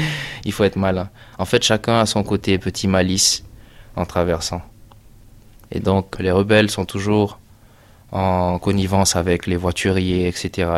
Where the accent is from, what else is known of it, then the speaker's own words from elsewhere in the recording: Guinea; J'ai parlé en soussou. Le soussou, c'est un peu la langue nationale dans le pays. La Guinée Kanana, je suis guinéen.